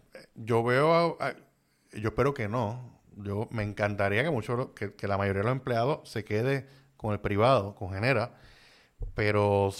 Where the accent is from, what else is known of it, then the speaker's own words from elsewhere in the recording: Puerto Rico; Como puertorriqueño, que muchos de estos empleados pues se queden allí.